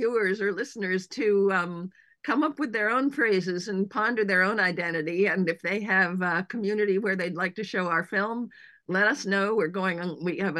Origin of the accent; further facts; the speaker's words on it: United States; I was struggling with my identity as an American and as a female